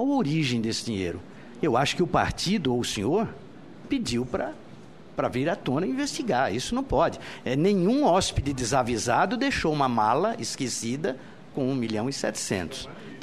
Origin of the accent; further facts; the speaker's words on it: São Paulo, Brazil; now in Goiás, Brazil; eu sou paulista, embora more no estado de Goiás há 36 anos